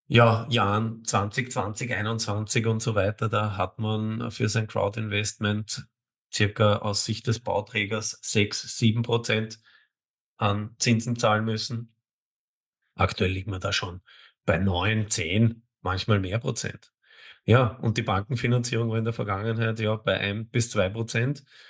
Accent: Vienna, Austria; Ich bleibe jetzt in Wien, bin ja echter Wiener.

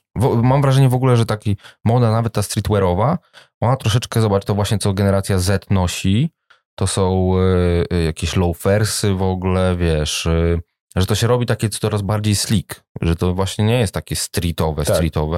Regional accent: Pomeranian Voivodeship, Poland; Ja jestem z Trójmiasta, okay.

